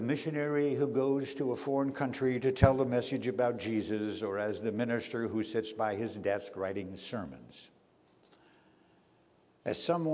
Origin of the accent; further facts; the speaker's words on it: Minnesota, United States; And I remember complaining sometime about the chores I had to do on that farm in which I grew up in Minnesota.